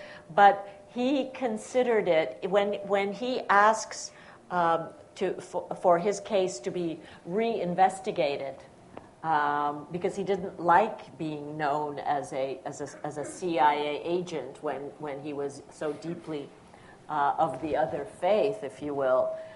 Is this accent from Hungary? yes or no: yes; Budapest, Hungary; So when I was a little kid in growing up in Budapest, my mother and father were the only free media covering the unfolding Sovietization of Hungary.